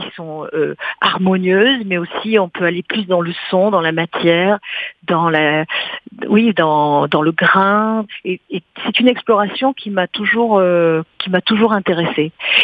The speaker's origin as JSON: {"language": "French", "town": "Gourdon", "region": "Occitanie", "country": "France", "tie": "born or raised there", "said": "moi, je viens de la campagne, je viens du Lot, dans une petite ville qui s'appelle Gourdon."}